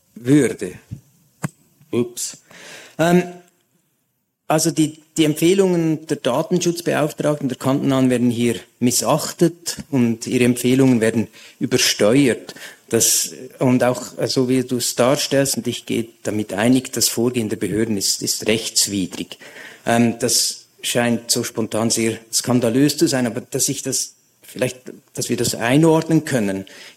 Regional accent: Lucerne, Switzerland; ich komme aus Luzern.

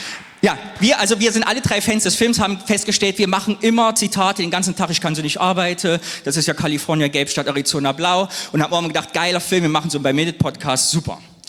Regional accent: Cologne, North Rhine-Westphalia, Germany; also born or lived in East Germany; ich komme aus Köln. Mein Hauptpodcast ist eigentlich der Ostkinder-Podcast, in dem ich über meine Jugend im Osten spreche

